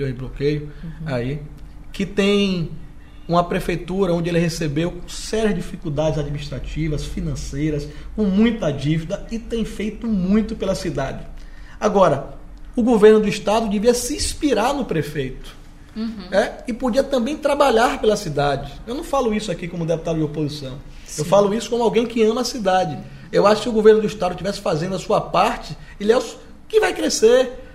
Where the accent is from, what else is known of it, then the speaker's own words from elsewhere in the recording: Ilhéus, Bahia, Brazil; ali que eu passei a minha infância, comendo acarajé no Clube Social, ontem na 2 de julho, hoje pela manhã, parei ali na Praia do Cristo, então enfim, é um lugar que eu tenho história, né? Eu morei em Ilhéus, na Avenida Cidade Nova